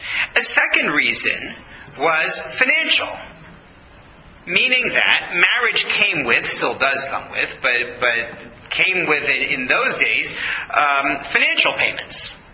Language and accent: English; New York, United States; I grew up in New York. I went to school in Manhattan. You can't shock me.